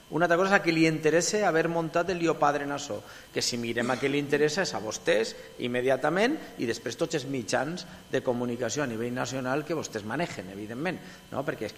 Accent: Villarreal, Valencian Community, Spain; perquè a mi el gran problema en el nom del meu poble el tinc en la R mayúscula i en el guioner del mig, de forma permanent. Allà on vaig. Villarreal en una R enorme o llevant el guió del mig.

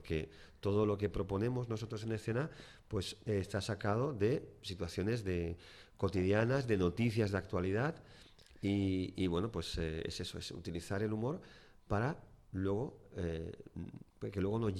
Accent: Málaga, Andalusia, Spain; Pues somos de Málaga, aunque ahora, hoy concretamente, acabamos de regresar de León

